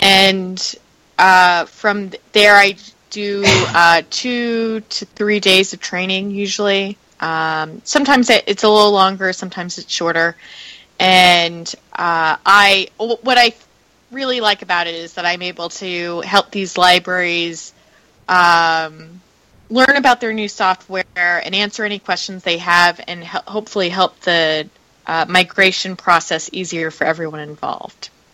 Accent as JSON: {"language": "English", "country": "Canada", "accent": "Canadian", "said": "can't you tell my accent has kind of changed from my normal Canadian to just a little bit more Southern?"}